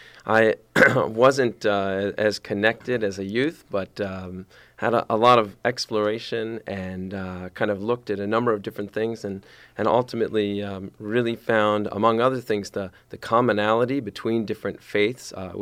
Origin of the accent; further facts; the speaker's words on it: Texas, United States; also born or lived in New Mexico / Boston / Los Angeles / Jerusalem; So this is my eighth year here, and really from Texas, New Mexico, lived in Boston a decade, Los Angeles, Jerusalem, all over.